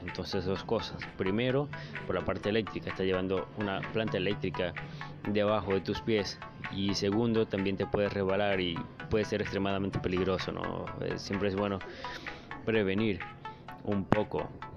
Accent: Venezuela; creo que no había comentado que era de Venezuela, sin embargo, supongo que se nota, ¿no? Sí, soy venezolano.

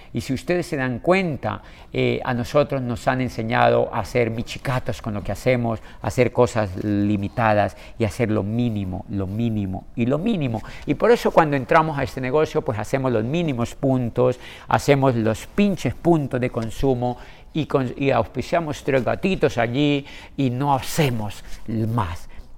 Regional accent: Colombia; Y en mi país, por aquella época, cuando dura la carrera de derecho, cuando yo la hago, había vivido el país la etapa más convulsionada de la historia que se halla seguramente reciente en Colombia.

